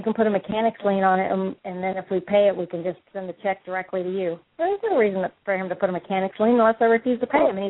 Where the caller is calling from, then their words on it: Florida, United States; I'm calling from Florida